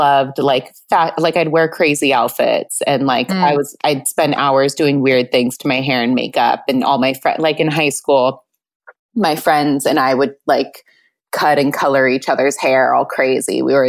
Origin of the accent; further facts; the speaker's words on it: Carpinteria, California, United States; I'm from Santa Barbara. Well, I'm from a small town outside of Santa Barbara. Like, it's just a small beach community called Carpinteria.